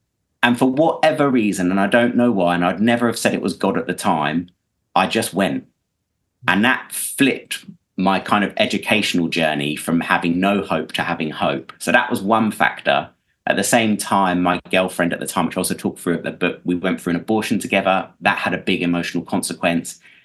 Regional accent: Slough, South East England, United Kingdom; And so I grew up in Slough, which is kind of an urban area. Lots of people moved out of East London.

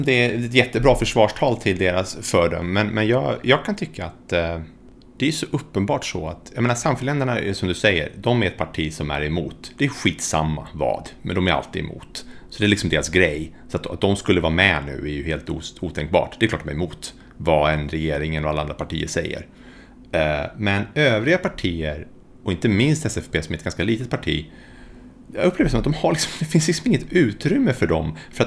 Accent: Sweden; Och som svensk, som rikssvensk då, så kan jag ju känna en viss andningspaus när det åtminstone inte är rikssvenska med problemet.

